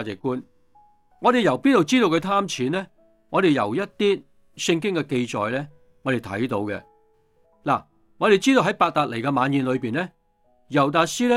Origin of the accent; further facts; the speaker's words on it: China; 好似我哋中国人嘅财神咁样嘅。